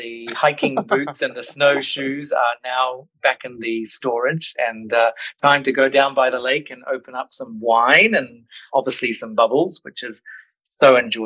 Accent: New Zealand; now in Switzerland; Obviously, now living in the French-speaking part of Switzerland, it is avec C. But like I said, from New Zealand originally, but have been working in Asia before Switzerland for about 12 years in Korea, in China, but mainly in Singapore.

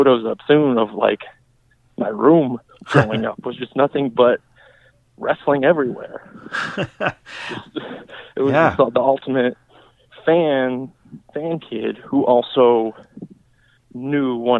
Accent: Illinois, United States; So as we talked before, I'm originally from Illinois.

